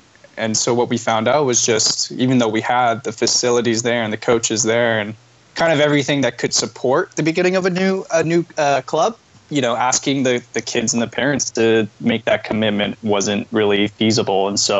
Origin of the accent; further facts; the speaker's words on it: Calgary, Alberta, Canada; Born and raised in Calgary, Alberta.